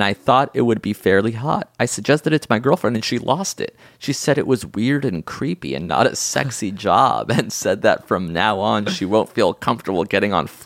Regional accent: United States; now in Australia; Hey, we're from America.

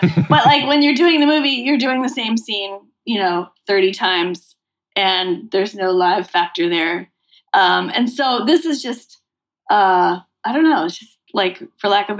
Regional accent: Massachusetts, United States; I grew up in Massachusetts.

